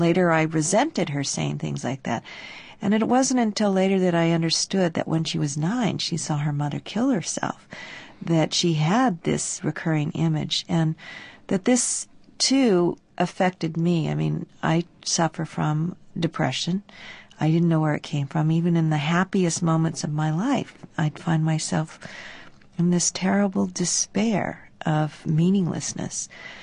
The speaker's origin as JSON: {"language": "English", "country": "United States", "said": "And yet I do know now that history is I'm an American and that history is my history."}